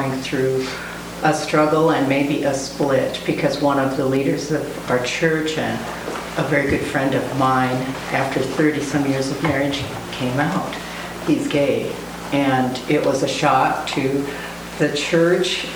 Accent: Tacoma, Washington, United States; from Tacoma.

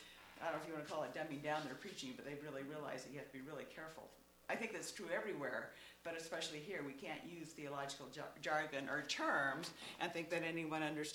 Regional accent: Pacific Northwest, United States; growing up in the Northwest, I was always kind of embarrassed to be a Christian.

